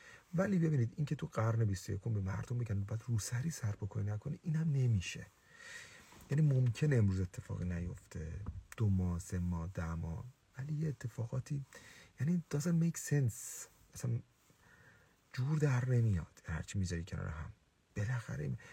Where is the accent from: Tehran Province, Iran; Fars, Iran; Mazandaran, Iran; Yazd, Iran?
Mazandaran, Iran; مثلا من الان به عنوان یک مازندرانی حاضرم قطعه ای از ایران جدا بشه؟